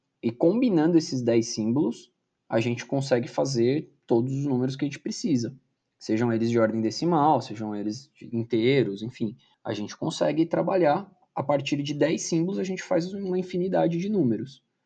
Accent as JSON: {"language": "Portuguese", "region": "São Paulo", "country": "Brazil", "said": "eu sou paulistano também, mas é aquela história do paulistano não tem sotaque, né? E a gente tem, é isso."}